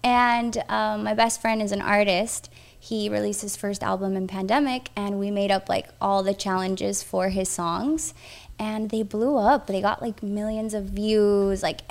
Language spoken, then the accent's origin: English; Miami, Florida, United States; I'm from Miami. I grew up here. I am half Colombian, half Puerto Rican, proud Latina.